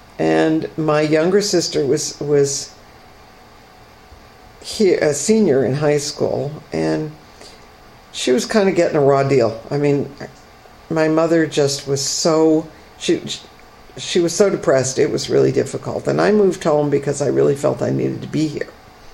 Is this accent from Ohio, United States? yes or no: no; Cooperstown, New York, United States; Growing up in Cooperstown, although we sometimes thought, oh, this is pretty sleepy, I want to get out of here